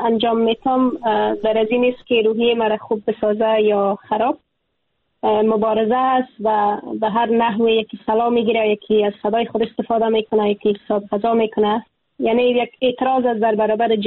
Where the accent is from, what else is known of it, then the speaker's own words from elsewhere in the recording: Afghanistan; moved away as an adult; اگر امروز از افغانستانم بیرون شدم در تبعید به سر می برم،